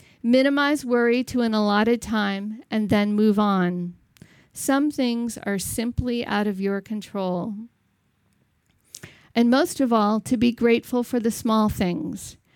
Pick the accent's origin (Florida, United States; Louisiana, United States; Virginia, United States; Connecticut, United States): Connecticut, United States; She served in local politics in my hometown in Connecticut